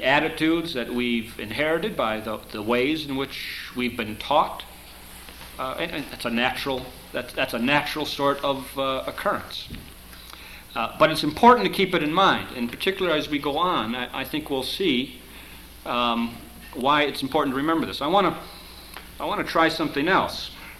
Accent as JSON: {"language": "English", "town": "Chicago", "region": "Illinois", "country": "United States", "tie": "born or raised there", "said": "And when I grew up in the Chicago area."}